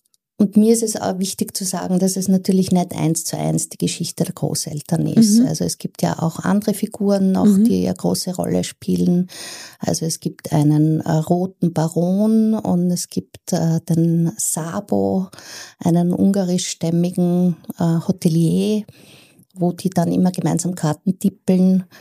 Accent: Graz, Styria, Austria; ich bin eine Grazerin, ich bin in Graz geboren.

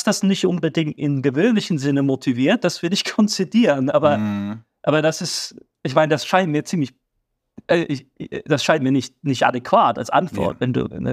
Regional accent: West Germany, Germany; Ich bin damit in Westdeutschland aufgewachsen.

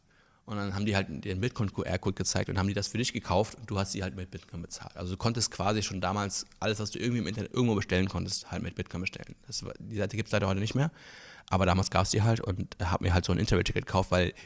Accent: Luxembourg

